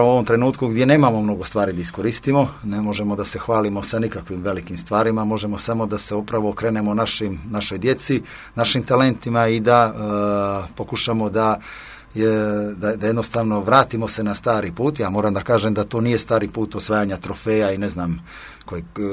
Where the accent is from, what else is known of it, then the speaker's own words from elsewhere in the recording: Kotor, Kotor Municipality, Montenegro; mi smo inače svi iz Kotora jako talentovani, znamo da igramo vaterpolo